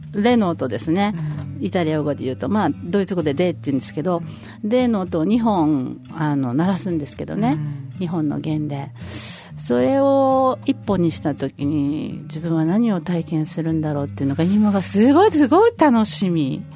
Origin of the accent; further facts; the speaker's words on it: Okinawa, Japan; なんとなく私沖縄の、ね、出身なんで